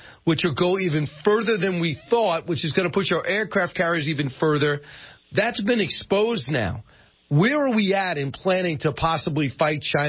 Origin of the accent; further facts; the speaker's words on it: Ireland; I'm Irish.